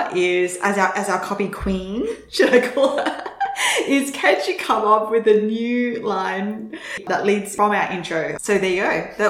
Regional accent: Sydney, New South Wales, Australia; now in New York, United States; So we're from Sydney in Australia, which is where I started my first business. We made the move to New York. We've been here for a year now

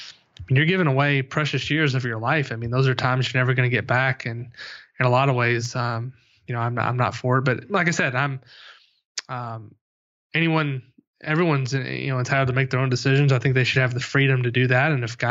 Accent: New Albany, Indiana, United States; just based on the fact that I'm from New Albany and I've heard about this kid since he's in fourth grade.

